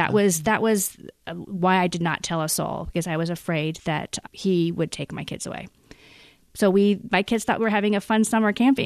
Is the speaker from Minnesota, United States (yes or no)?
no; California, United States; also born or lived in Indiana; Well, I lived in Indiana. I'm originally from California, but when I got married, we lived in several different states, and we did end up in Indiana.